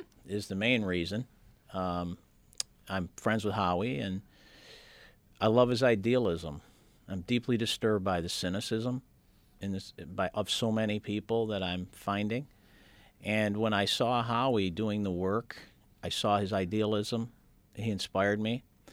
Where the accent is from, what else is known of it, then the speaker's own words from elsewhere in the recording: East Rochester, New York, United States; I grew up in East Rochester with my 9 brothers and sisters.